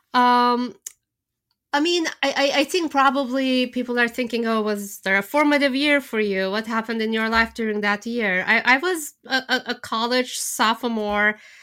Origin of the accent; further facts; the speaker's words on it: Turkey; moved away as an adult; now in United States; I was living in Istanbul. I'm from Turkey. I'm Turkish, and I didn't actually move to the States until I was 22 to go to grad school. And then years passed. I'm 46 now.